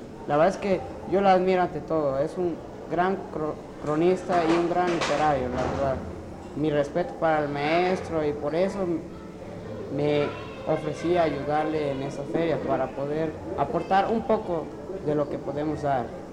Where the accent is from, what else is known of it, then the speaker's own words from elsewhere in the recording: Santiago Tuxtla, Veracruz, Mexico; Soy nativo de aquí de Santiago Tuxtla y vivo en el barrio de la Octava Manzana.